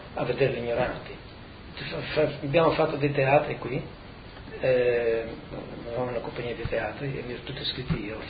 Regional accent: Friuli-Venezia Giulia, Italy; siamo friulani di prima della guerra, siamo friulani di un Friuli che non esiste più.

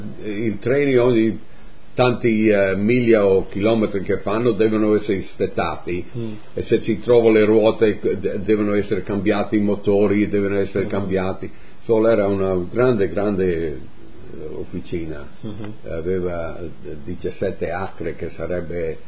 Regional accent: Friuli-Venezia Giulia, Italy; now in United States; sono contento che sono friulano, sono contento che sono di origine italiana, amo l'America

